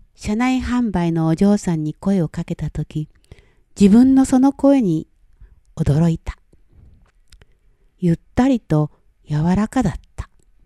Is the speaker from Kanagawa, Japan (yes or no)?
no; Nagano, Japan; 私のふるさとは信州長野県の山里です。